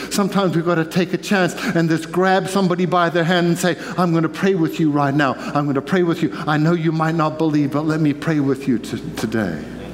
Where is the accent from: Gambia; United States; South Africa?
South Africa; I had a couple of friends when I grew up in South Africa